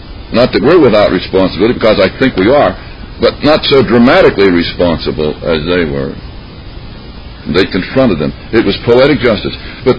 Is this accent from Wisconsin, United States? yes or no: no; McKeesport, Pennsylvania, United States; I remember my hometown was McKeesport, PA. I don't know anybody boasts to believe McKeesport, PA. We lived in the smoke of Pittsburgh.